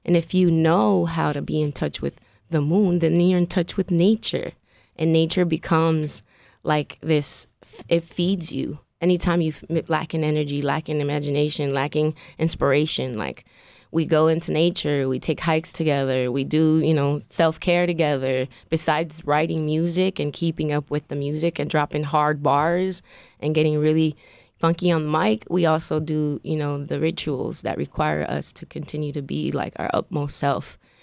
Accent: Mexico; I was raised in the Mexico part of my life. I've always been really connected to nature and trees. I grew up around a lot of that.

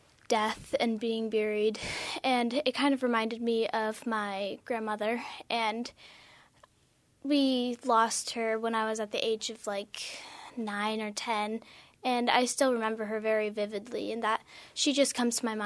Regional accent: Port Alsworth, Alaska, United States; So, I am from Port Ellsworth, Alaska. It's a small village near Lake Clark. There's about 100 to 150 people there and one K-12 school.

